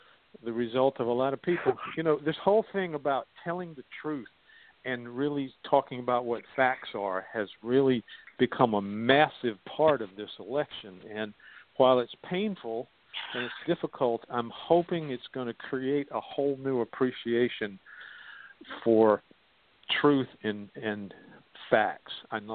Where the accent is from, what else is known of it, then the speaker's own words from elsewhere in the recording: South Carolina, United States; Well, I hate to say, but I grew up in South Carolina and went to school there, and they didn't have too many schools.